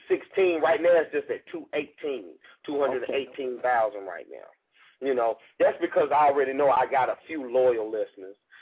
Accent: Nashville, Tennessee, United States; And I'm from Cashville. You know, I'm representing my artists

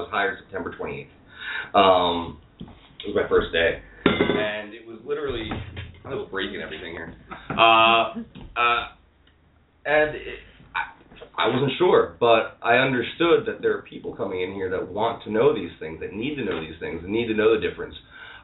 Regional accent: Ireland; I am Irish.

